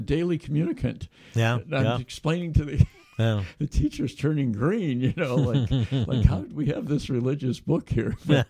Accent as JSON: {"language": "English", "region": "California", "country": "United States", "tie": "born or raised there", "said": "I mean, I grew up in the Central Valley, and just the image of Our Lady of Guadalupe, it's everywhere."}